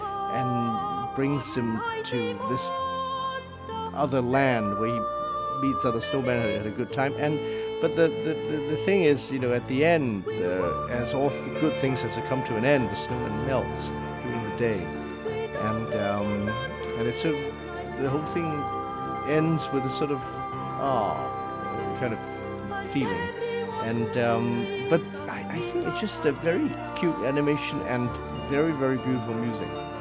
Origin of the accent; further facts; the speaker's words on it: England, United Kingdom; I grew up in England.